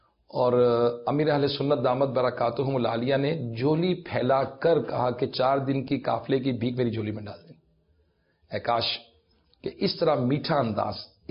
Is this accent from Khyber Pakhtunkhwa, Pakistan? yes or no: no; Lahore, Punjab, Pakistan; میں نے کہا جی میں لاہور سے، چونکہ پہلی بار حاضری تھی میری کراچی میں۔